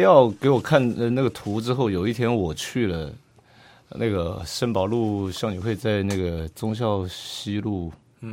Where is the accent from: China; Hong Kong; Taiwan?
Taiwan; 我觉得这就像我们台湾人包容一切的那种性格是一样的，